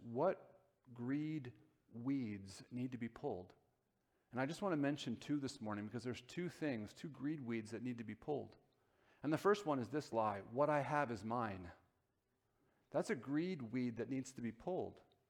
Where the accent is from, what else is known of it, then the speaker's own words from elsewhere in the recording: New Jersey, United States; The pastor that I grew up with in Northern Jersey here in Bergen County, that's, some people don't think that's North Jersey